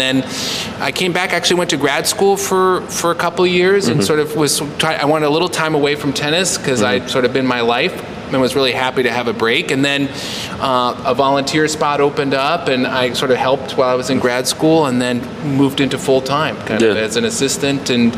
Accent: Ohio, United States; I graduated in 1995, so I was a kid from Ohio.

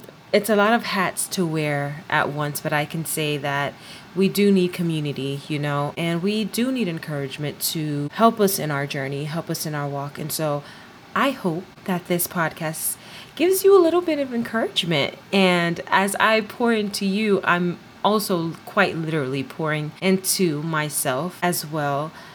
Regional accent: Delaware, United States; also born or lived in Florida; I was born in Florida, and around fifth grade, I moved to Delaware, which is where I am now. And I grew up a Christian.

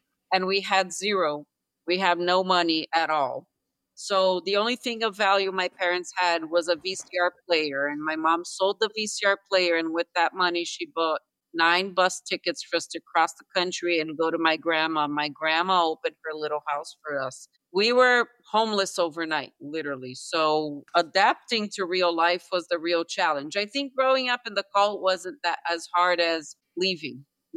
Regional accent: Brazil; So even though we grew up in Brazil, we spoke primarily English in the homes we lived.

